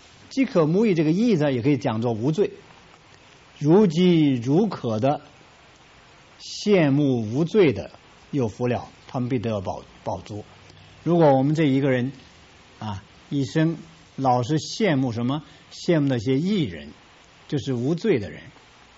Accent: China; 我们中国人得天独厚，有很多中国的文化背景啊

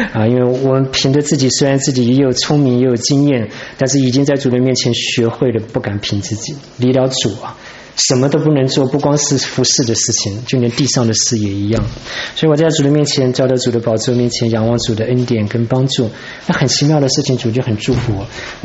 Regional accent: China; 我就觉得说你这个美国人怎么欺负我们中国人啊？

